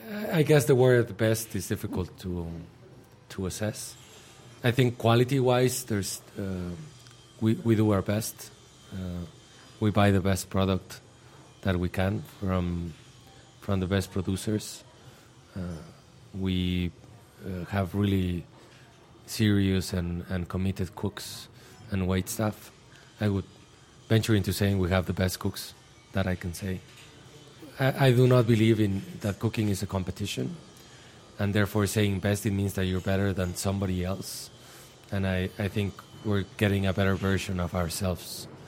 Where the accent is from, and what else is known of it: Mexico; born or raised there